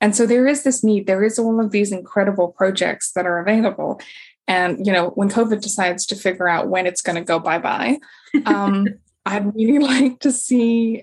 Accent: Nadi, Western Division, Fiji; now in Auckland, New Zealand; I am 26 and I grew up in Fiji, and that's actually where I started my Rotaract journey in my hometown in Nandi. And I am currently stuck in lockdown in Auckland

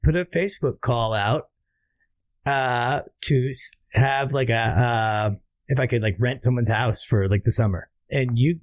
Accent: Oregon, United States; And I lived in Oregon. I was from Oregon.

